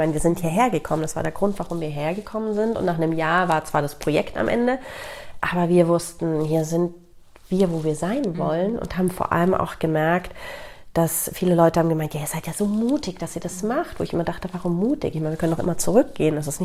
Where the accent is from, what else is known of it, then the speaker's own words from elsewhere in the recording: Italy; Also ich bin in Italien mit auch aufgewachsen